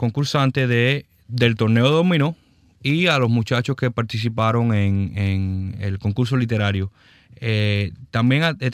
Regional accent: Hialeah, Florida, United States; porque yo me crié en Hialeah y la adoro

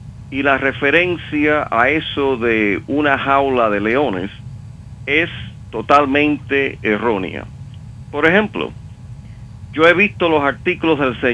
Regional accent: Cuba; Hablaré como un cubano de cara al sol.

